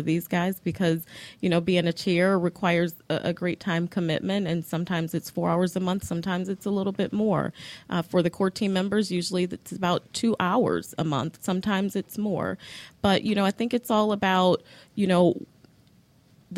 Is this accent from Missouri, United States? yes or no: yes; St. Louis, Missouri, United States; I have still great relationships with people in St. Louis SIG, where I'm from. I'm from St. Louis.